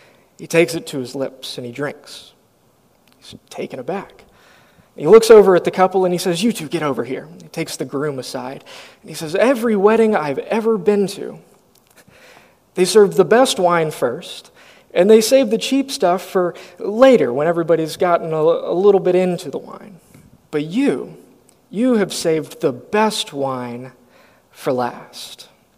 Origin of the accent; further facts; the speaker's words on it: Atlanta, Georgia, United States; also born or lived in Dallas; I was born in Dallas. I grew up in metro Atlanta in Georgia. And so the southern manners are just part of who I am.